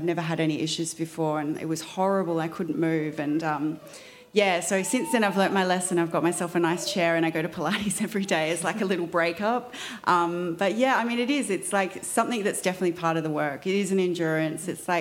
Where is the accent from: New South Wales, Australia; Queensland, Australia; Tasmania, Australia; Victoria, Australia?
Victoria, Australia; Unfortunately, I'm from Victoria, so we were very locked in and no one could go to their studios, including me.